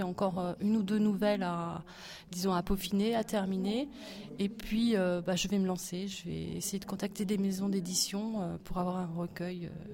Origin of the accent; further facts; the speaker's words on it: Normandy, France; Donc, moi, je suis de Basse-Normandie.